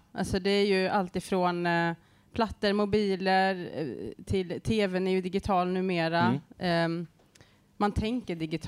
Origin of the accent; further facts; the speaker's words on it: Gotland, Sweden; Ja, jag är uppvuxen på Gotland.